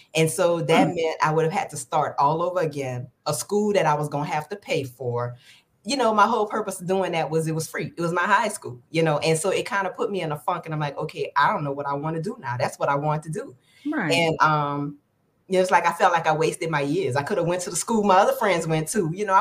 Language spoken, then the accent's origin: English; New Orleans, Louisiana, United States; I guess for me, I mean, it was great for me. I grew up in a neighborhood where, you know, it was one of those things where parents looked out for other people's kids.